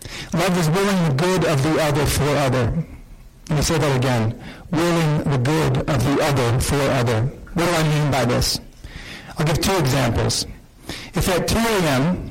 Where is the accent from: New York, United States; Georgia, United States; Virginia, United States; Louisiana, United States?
Virginia, United States; Quantico; born there; From the day I was born on the Marine Corps base in Quantico, Virginia, until this very day, I have had many challenges, but many more blessings.